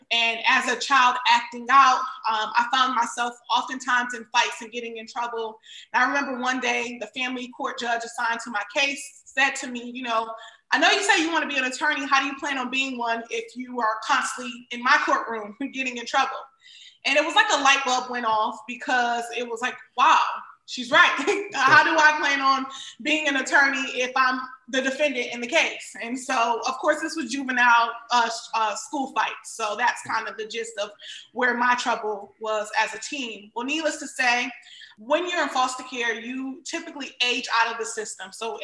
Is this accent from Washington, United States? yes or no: no; Miami, Florida, United States; So I grew up in Miami, Florida. I am the child of a teenage mother.